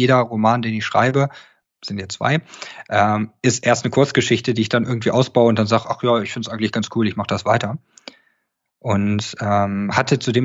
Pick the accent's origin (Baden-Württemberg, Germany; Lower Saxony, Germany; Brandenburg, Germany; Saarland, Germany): Lower Saxony, Germany; Goslar; born there; Ich bin in Goslar geboren, das ist eine Kleinstadt, die auch eine Kaiserpfalz hat, noch Teile der Stadtmauern sind noch da, da ist der Harz in der Nähe